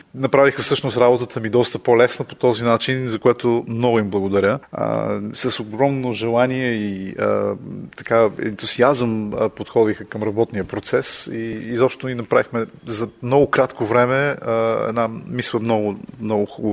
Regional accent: Sofia, Sofia City, Bulgaria; с тях можем да посетим и София, моя роден град

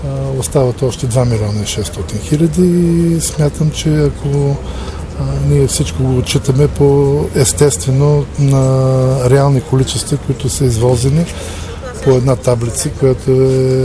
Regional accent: Plovdiv, Plovdiv Province, Bulgaria; тъй като и аз съм пловдивчанин

